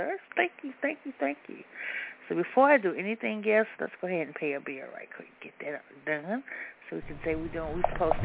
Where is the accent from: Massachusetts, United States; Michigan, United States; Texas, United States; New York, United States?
New York, United States; now in North Carolina, United States; I'm from New York. Wow, I moved from North Carolina.